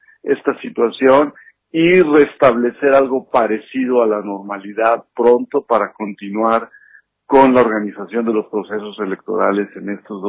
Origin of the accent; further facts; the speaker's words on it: Mexico; nosotros como mexicanos